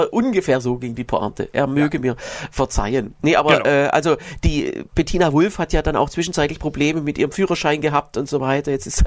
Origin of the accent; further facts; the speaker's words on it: Öhringen, Baden-Württemberg, Germany; Ich bin ja in Öhringen zur Schule gegangen